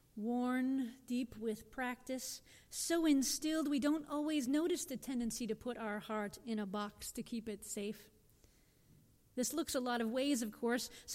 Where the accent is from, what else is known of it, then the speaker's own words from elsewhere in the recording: Massachusetts, United States; As many of you know, I grew up in Massachusetts in a working class family. I have 3 younger siblings.